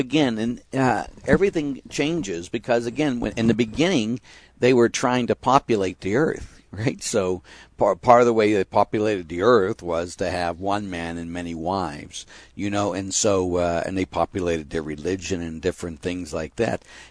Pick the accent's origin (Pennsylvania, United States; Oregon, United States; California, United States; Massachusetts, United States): Pennsylvania, United States; Pittsburgh; I grew up in Spring Hill on the north side is where I grew up.